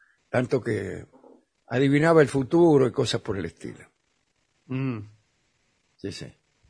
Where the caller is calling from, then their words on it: Córdoba, Argentina; de Córdoba